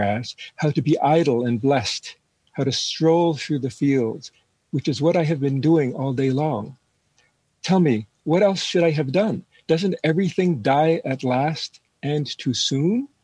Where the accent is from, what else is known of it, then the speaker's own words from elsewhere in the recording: New York City, New York, United States; You know, I grew up in Manhattan